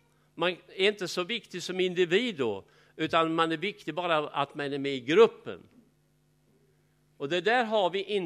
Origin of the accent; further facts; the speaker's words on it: Skåne, Sweden; Jag växte upp i Skåne